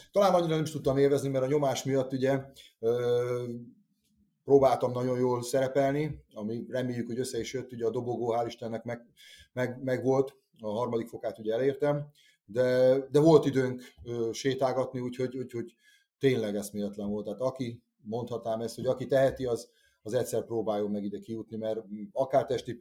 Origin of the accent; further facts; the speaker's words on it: Battonya, Békés, Hungary; de hát én ugye Batonyára származok, az egy ilyen kis város végül is, hát nem mondom falunak, mert ugye megvan a városi cím, de 5000 alatti városról beszélünk